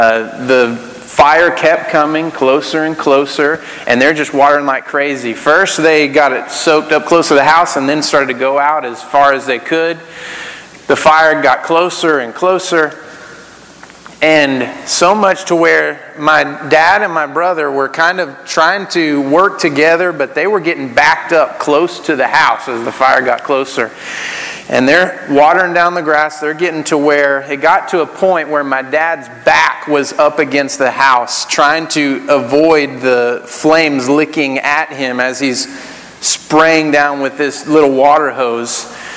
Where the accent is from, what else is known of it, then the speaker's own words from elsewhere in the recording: Aledo, Texas, United States; The apathy reminds me of a time when I was growing up in Aledo. We had a few acres, and most people around us had a few acres.